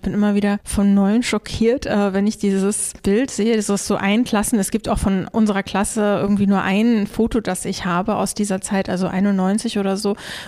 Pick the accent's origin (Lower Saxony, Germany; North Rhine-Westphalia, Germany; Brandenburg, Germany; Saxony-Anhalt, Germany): Brandenburg, Germany; Eisenhüttenstadt; dass diese Freiheit sich bei uns in Eisenhüttenstadt wirklich eher als so totale graue Orientierungslosigkeit, Hoffnungslosigkeit und Unsicherheit darstellte